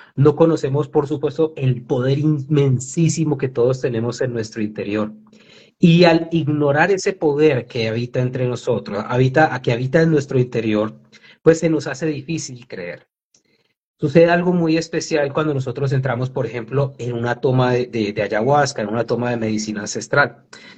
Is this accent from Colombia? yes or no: yes; Colombia; yo como colombiano, como latinoamericano, pertenezco a esta tierra. Mis ancestros son aborígenes de esta tierra y me siento muy orgulloso de ello.